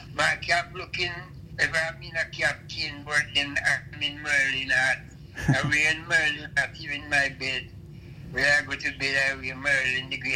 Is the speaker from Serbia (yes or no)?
no; Hanover, Jamaica; In Hanover, the parish of Hanover.